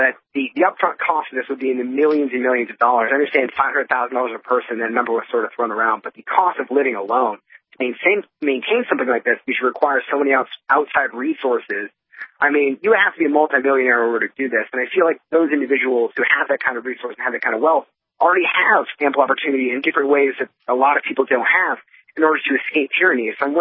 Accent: New York, United States; I mean, I'm from New York

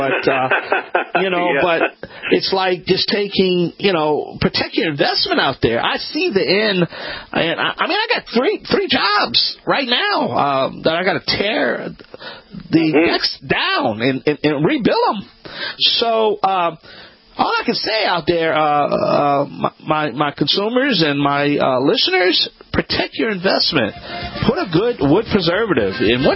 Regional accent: Louisiana, United States; … the originator, not the duplicator.

